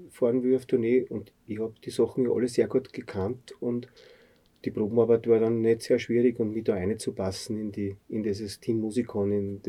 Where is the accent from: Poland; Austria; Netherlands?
Austria; Herzogenburg, Lower Austria; auch wenn ich in meiner alten Heimat Herzogenburg auftritt oder Kirchberg